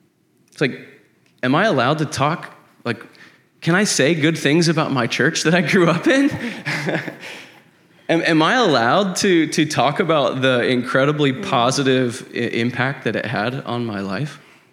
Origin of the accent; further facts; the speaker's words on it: Jamaica; born there; I was born in Jamaica.